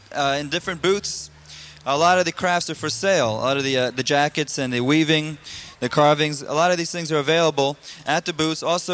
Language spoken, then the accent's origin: English; Miami Beach, Florida, United States; born there; Believe it or not, I was born in South Florida. Mount Sinai Hospital, Miami Beach.